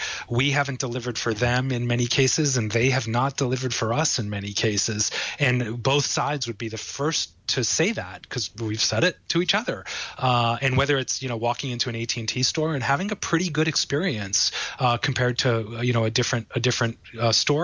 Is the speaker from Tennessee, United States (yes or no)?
no; Boston, Massachusetts, United States; I grew up in Boston, you know, in Paul's sort of homeland. And my parents opened a small Italian restaurant when they were really young.